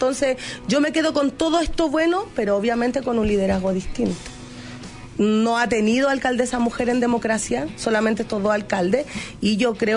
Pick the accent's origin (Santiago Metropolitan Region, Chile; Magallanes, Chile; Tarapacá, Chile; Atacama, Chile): Santiago Metropolitan Region, Chile; La Granja; Yo soy de La Granja, nacida y criada en la comuna de La Granja